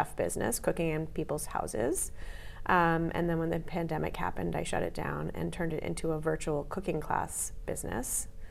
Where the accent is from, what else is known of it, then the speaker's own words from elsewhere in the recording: Brooklyn, New York, United States; born there; I was born in New York, in Brooklyn.